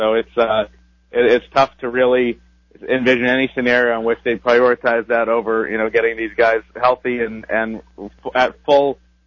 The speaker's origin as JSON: {"language": "English", "region": "Massachusetts", "country": "United States", "said": "And, like, I'm from Massachusetts, diehard Patriots fan, so I was all on board with them chasing 16-0 back then."}